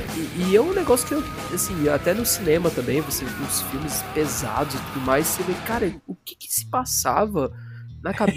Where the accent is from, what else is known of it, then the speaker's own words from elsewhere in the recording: Santos, São Paulo, Brazil; É porque eu sou de Santos, né? Eu nasci em Santos, na verdade, né? E sempre tive família lá.